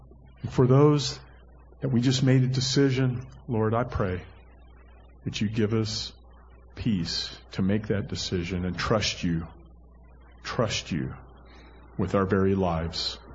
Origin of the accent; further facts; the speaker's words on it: Florida, United States; And I grew up in Florida, and that's y'all's the only thing I got from there, you know. I don't have an accent. I just have y'all.